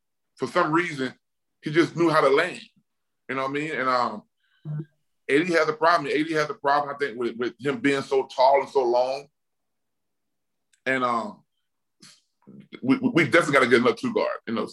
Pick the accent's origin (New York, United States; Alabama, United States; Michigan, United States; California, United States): Alabama, United States; Mobile; You know, I'm from Mobile, Alabama, and we don't have a pro team, NFL or NBA.